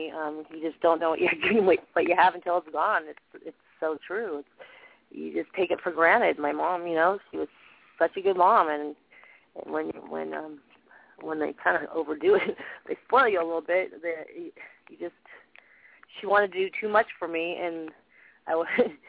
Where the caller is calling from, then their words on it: San Diego, California, United States; I'm calling from San Diego.